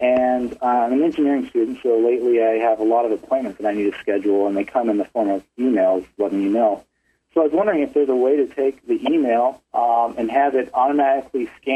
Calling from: Fort Collins, Colorado, United States; Fort Collins, Colorado.

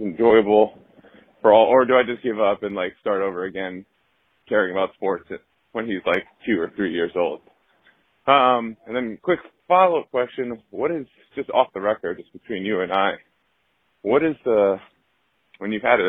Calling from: Brooklyn, New York, United States; I'm calling from Brooklyn.

